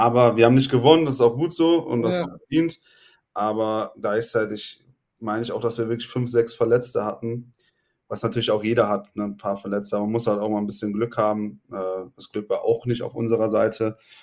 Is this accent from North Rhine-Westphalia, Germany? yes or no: yes; Cologne, North Rhine-Westphalia, Germany; als Kölner in Köln zu spielen